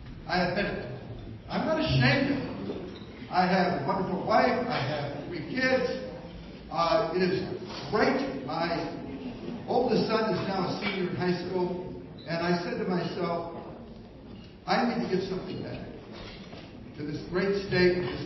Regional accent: United States; I am an American. Greatest country in the history of the world.

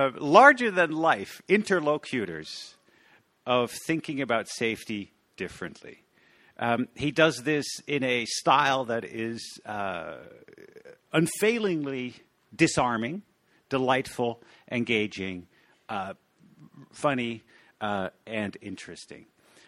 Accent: Amsterdam, North Holland, Netherlands; now in Brisbane, Australia; I was in Amsterdam with him just a few weeks ago, which happens to be my hometown, Amsterdam in the Netherlands.

